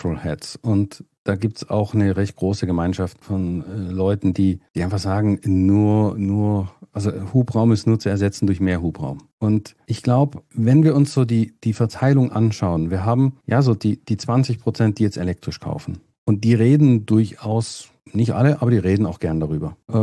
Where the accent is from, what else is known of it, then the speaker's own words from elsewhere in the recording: Germany; now in Switzerland; Ich sage dann immer, ich komme ja ursprünglich aus Deutschland, also auf andere Seite der Grenze ganz nah.